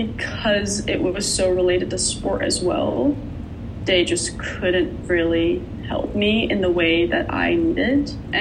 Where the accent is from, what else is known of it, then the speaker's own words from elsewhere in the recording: Netherlands; English is a second language; moved away as an adult; Yeah, so I went to the US, I think, when I was 19 from Holland. And I think that in itself was quite challenging.